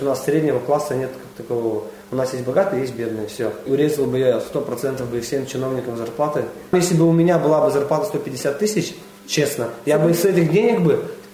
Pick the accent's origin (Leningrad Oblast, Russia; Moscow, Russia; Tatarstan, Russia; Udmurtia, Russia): Udmurtia, Russia; Khokhryaki; Я здесь родился в Хохряках. Прошел садик, прошел школу.